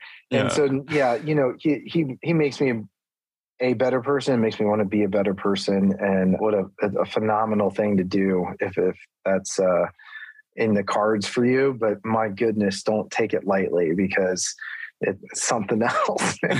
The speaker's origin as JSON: {"language": "English", "region": "Ohio", "country": "United States", "said": "But, you know, I was from Ohio, and it didn't seem like working in the movie industry or ever even getting to be in a movie was something that was like obtainable."}